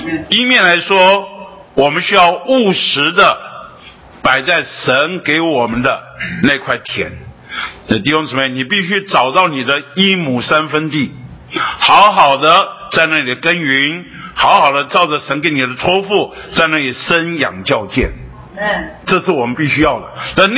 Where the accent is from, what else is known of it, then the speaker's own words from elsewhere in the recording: Beitou, Taipei, Taiwan; 我是土生土长的北投人呢，八斗里人呢，就是我土生土长的北投人。那我这一辈子除了当兵离开这里两年以外，除了工作离开这里一两年以外，大部分时间我都在这里。